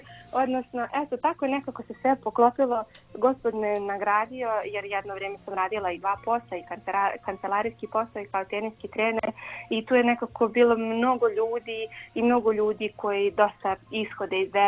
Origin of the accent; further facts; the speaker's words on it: Belgrade, Serbia; ja sam inače rodom iz Beograda i odrasla sam u Beogradu